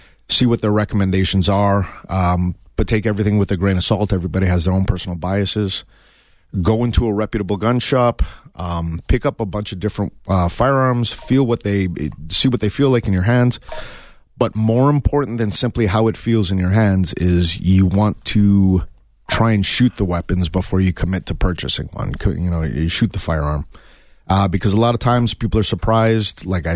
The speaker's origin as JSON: {"language": "English", "country": "United States", "said": "firearms, being an American, firearms is a very, you know, significant portion of that journey. And I was lucky enough, once we moved to Tucson"}